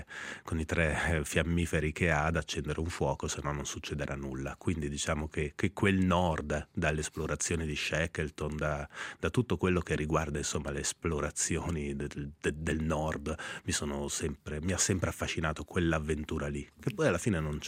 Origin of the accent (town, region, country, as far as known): Switzerland